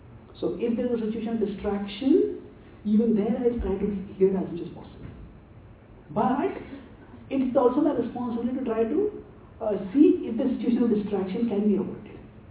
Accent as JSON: {"language": "English", "country": "India", "said": "I'm coming from India, I'm from Brahmacharya"}